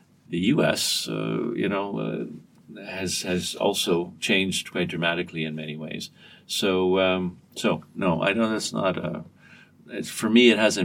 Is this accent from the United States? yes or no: no; Canada; As a Canadian, that was a big part of our foreign policy. And I grew up with that, thinking that that was normal.